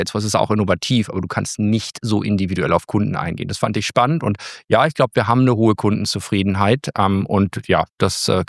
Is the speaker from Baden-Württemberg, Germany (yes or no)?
no; Hamburg, Germany; accent: Hamburg; ich komme aus Hamburg, das hört man in meiner Mundart.